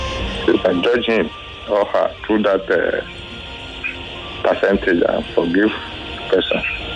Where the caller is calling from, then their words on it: Nakura, Ogun, Nigeria; Ogun State, okay. Nakura.